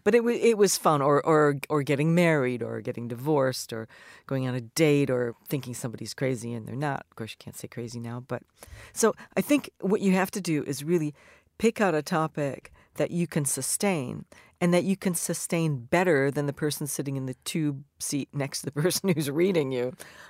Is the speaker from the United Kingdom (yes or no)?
yes; England, United Kingdom; now in United States; I have been living here a long time. So despite the just-got-off-the-boat accent, I have been here a long time. So culturally, I'm English, and I sound American.